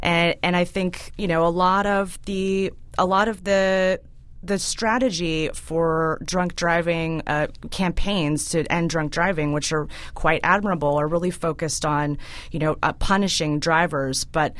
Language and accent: English; Arizona, United States; moved away as an adult; now in Washington, D.C., United States; I grew up in Arizona, I grew up in the West, or if you grew up in the South or Midwest, you grow up in a place where driving is really necessary. But I made this move to Washington, D.C. About 10 years ago